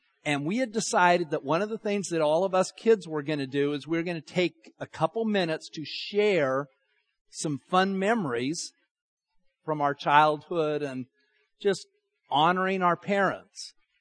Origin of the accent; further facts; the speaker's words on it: Utah, United States; also born or lived in Texas; You know, okay, we grew up in Utah. That's where my parents lived.